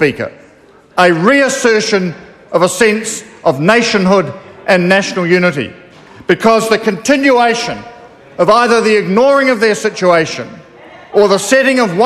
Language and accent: English; New Zealand; Why cannot we in New Zealand have a similar enduring national opportunity